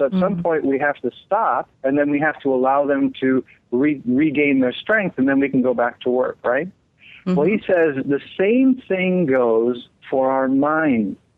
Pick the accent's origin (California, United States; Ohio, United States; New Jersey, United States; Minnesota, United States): Ohio, United States; I'm from Northern Ohio, so we have the same thing, the distinct seasons.